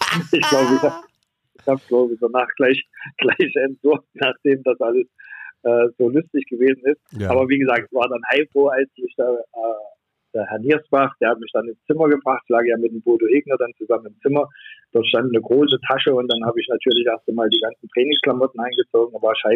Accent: Altenburg, Thuringia, Germany; moved away as an adult; als ich damals aus meinem Heimatort Altenburg

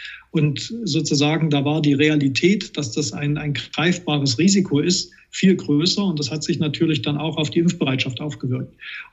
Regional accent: Plauen, Saxony, Germany; Ich selbst bin ja gebürtiger Plauner und der Vogtlandkreis war in der dritten Welle extrem betroffen.

